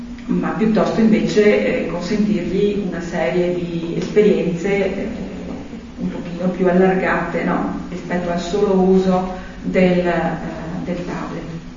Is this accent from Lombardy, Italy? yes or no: no; Venice, Veneto, Italy; now in Padova, Italy; io arrivo dalla campagna, in realtà io sono veneziana, non padovana, però arrivo dalla provincia di Padova in questo momento, vivo lì.